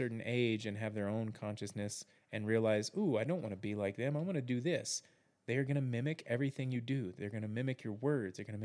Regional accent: Texas, United States; now in Colorado, United States; I know it's everywhere, but I grew up in Texas and I've been a lot of places.

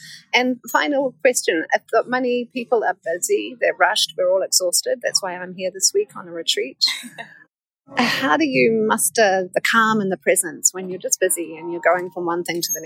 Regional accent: New Zealand; as a New Zealander

